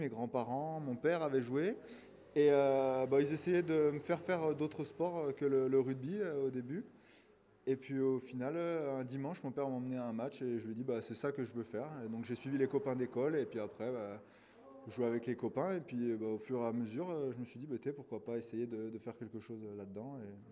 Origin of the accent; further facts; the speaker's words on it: Lons-le-Saunier, Bourgogne-Franche-Comté, France; now in Montauban, France; j'ai 28 ans, je suis originaire de Lons-le-Saunier dans le Jura. Et je suis à ma sixième année à Montauban.